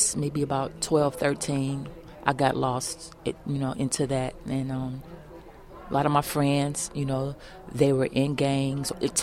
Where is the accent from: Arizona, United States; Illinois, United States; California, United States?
Illinois, United States; Chicago; I could say, you know, growing up in Chicago, Illinois, in what they call, quote-unquote, the projects, you know, it's pretty rough.